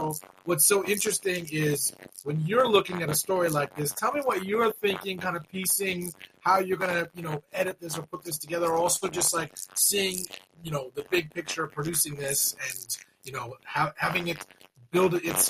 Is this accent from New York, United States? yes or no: no; Los Angeles, California, United States; Now, Doug, you know, I grew up in Los Angeles, and I remember one of my first trips to India.